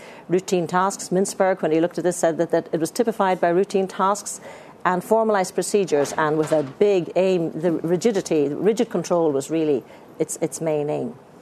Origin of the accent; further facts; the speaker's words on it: Ireland; as I said, I'm from Ireland